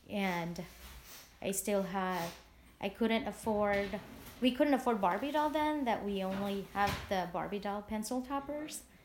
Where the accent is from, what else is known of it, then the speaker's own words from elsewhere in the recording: Philippines; now in United States; My aunt, when we were growing up in the Philippines, we have relatives here in America that would send us Christmas packages, which we do now. My sister and I send Christmas packages to the Philippines.